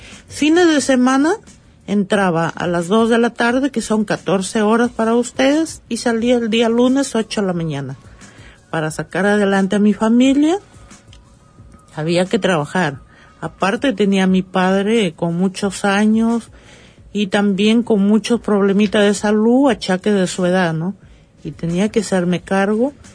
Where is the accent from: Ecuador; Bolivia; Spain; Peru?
Peru; Chiclayo, Lambayeque; moved away; Mira, yo soy del departamento Lambayeque, pero vivo en la ciudad de Chiclayo, que es una provincia.